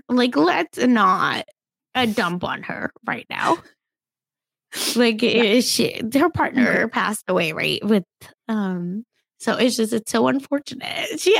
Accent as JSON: {"language": "English", "region": "Oklahoma", "country": "United States", "tie": "born or raised there", "said": "Because, again, growing up in Oklahoma, like, these boosters"}